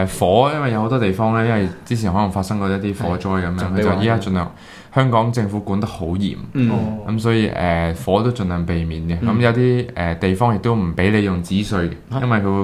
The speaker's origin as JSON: {"language": "Cantonese", "country": "China", "said": "我哋自己都好氣憤嘅，即係作為中國人一部分。"}